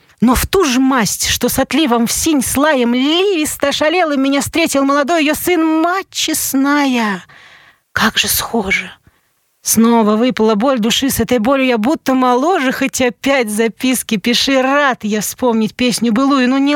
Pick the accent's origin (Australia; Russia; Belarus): Russia; Omsk, Omsk Oblast; То есть я из Омска, они из Омска.